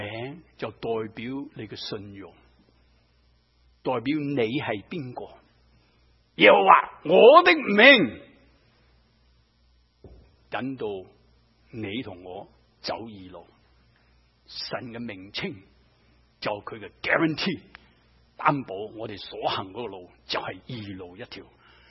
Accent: China; 这些路径我们中国人叫做什么？羊肠小径，是不是？

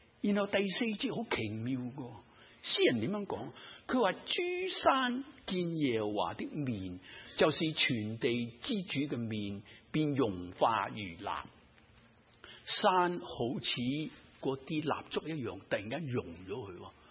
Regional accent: China; 我哋中国人讲雷公啊

